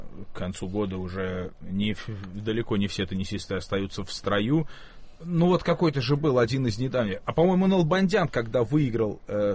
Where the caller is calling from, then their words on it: Saint Petersburg, Russia; из Петербурга.